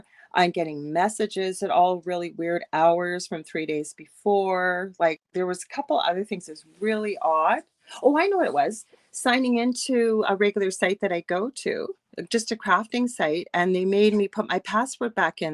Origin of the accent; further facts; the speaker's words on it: Canada; I'm the host of the Angel Rock here. I'm Canadian.